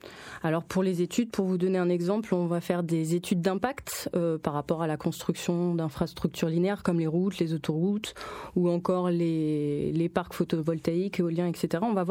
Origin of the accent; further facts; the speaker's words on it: Île-de-France, France; Moi j'ai grandi en Seine-et-Marne, oui. Près de Fontainebleau.